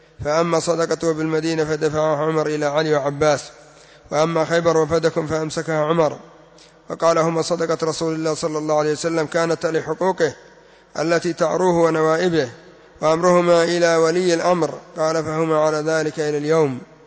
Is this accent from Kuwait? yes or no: no; Az-Za'akira, Hajjah, Yemen; هذه في قريتي التي تسمى الزعاكرة، أما لا جينا إلى قرية بني عمر وبني سعيد وقع بينهم أكثر من 70 مقتول